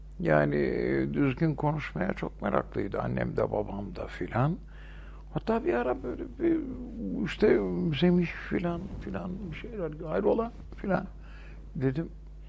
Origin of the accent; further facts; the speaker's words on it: Istanbul, Turkey; Evet, İstanbulluyum. 8-9 göbek şeyim, sülalem. Hem baba hem anne tarafımdan İstanbullu hepsi. Ninelerim, dedelerim filan hepsi öyle.